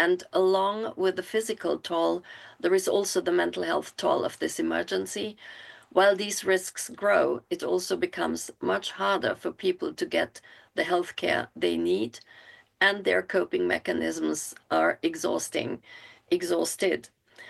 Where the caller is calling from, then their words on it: Geneva, Switzerland; I'm talking from Geneva